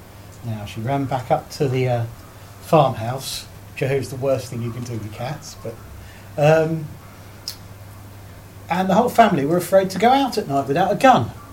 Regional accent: South East England, United Kingdom; I was born and brought up in Surrey, and of course, in the 60s, there was a Surrey puma, high-profile account.

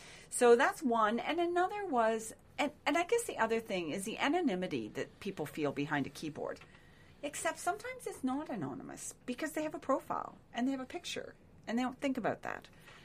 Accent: Cobourg, Ontario, Canada; And growing up in Coburg, our exposure, I think Stats Can just, they came out with the 2016 census, and 90% of our population in this riding is white Anglo-Saxon.

